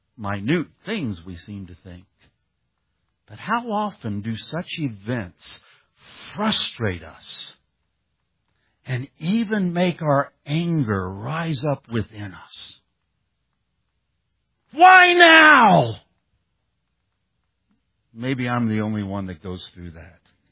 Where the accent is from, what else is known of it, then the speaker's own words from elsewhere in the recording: Indiana, United States; I grew up in Indiana. I was going to be a basketball star.